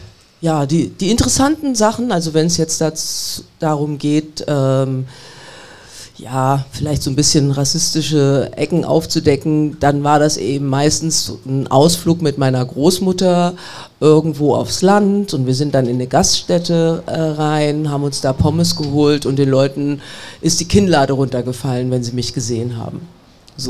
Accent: Kassel, Hesse, Germany; born there; also ich bin in Kassel geboren. Mein Vater kam aus Ghana

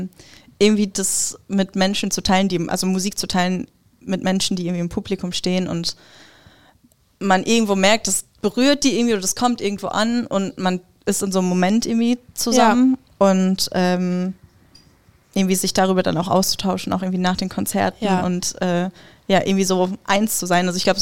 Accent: North Rhine-Westphalia, Germany; Also ich bin nicht in Schweden groß geworden, ich bin im Ruhrgebiet groß geworden und war aber irgendwie jeden Sommer da, auch als Kind.

